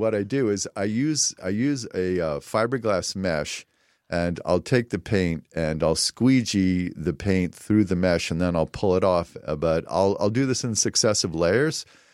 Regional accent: New York, United States; I'm going to try to publish a series of essays about, you know, my growing up in the Catskills and the story behind it.

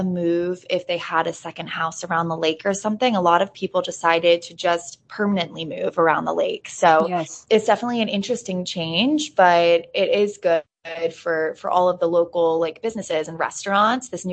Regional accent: Holly, United States; that was always a fun job to have with my lake knowledge growing up in Holly.

